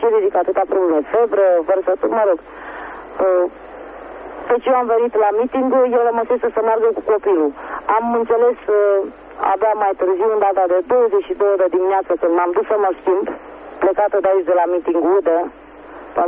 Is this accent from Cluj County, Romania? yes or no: no; Botoșani, Botoșani County, Romania; moved away as an adult; now in Bucharest, Romania; bucureșteancă nu sunt. Sunt evreică de origine, de fapt româncă, de la Botoșani. Și venită cu soț în București